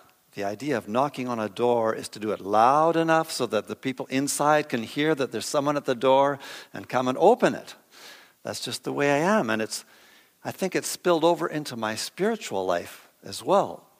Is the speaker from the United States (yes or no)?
no; Saskatchewan, Canada; I grew up in Saskatchewan, and the thing I learned all through my youth was don't bother people, okay?